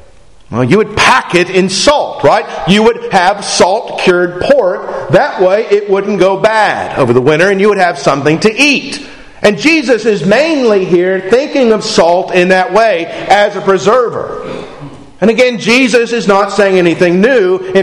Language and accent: English; Charleston, West Virginia, United States; where I grew up in West Virginia, not too far from where I grew up in Charleston, there used to be these huge salt mines.